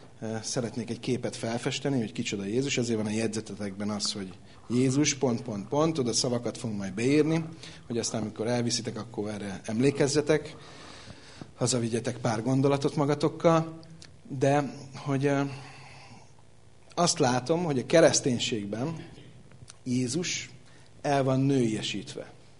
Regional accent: Budapest, Hungary; Tudod, erre belvárosi gyerekként Budapesten, vagy déli gyerekként, tudod, mit mondunk erre?

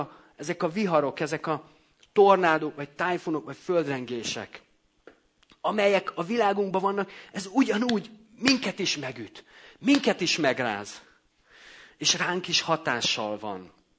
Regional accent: Great Hungarian Plain, Hungary; Nyilván itt én Alföldön nőttem fel én is, mint legtöbben.

